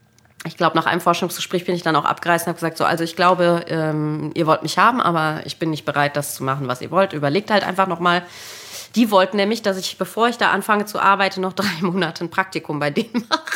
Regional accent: Munich, Bavaria, Germany; born there; mein Vater ist Oboist und ich bin in München geboren.

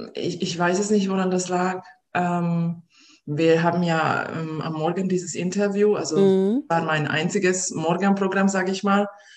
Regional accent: Hungary; hat mich total an Budapest erinnert. Ich komme ja aus Ungarn.

